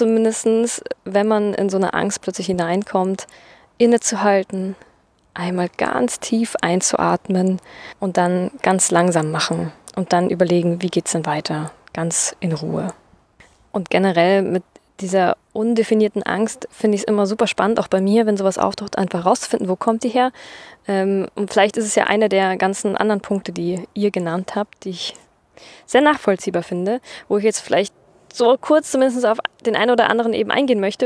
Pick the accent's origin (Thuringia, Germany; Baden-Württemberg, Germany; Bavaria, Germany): Bavaria, Germany; now in Berlin, Germany; Wo ich herkomme, aus Bayern, da bin ich nie einem Wildschwein begegnet